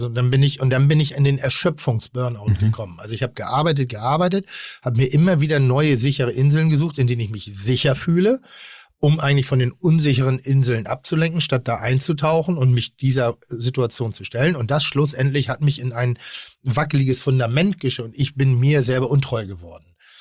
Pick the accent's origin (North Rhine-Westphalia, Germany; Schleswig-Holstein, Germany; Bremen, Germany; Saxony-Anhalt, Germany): Schleswig-Holstein, Germany; Pinneberg; Ich habe, komme ich aus Pinneberg irgendwie so